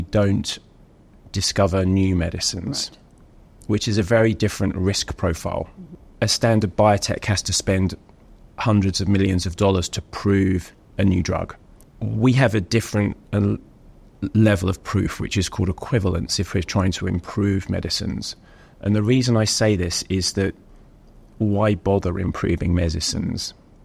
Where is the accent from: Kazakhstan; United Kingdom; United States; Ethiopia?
United Kingdom; Cambridge, East of England; But so I'm a chemist from Cambridge.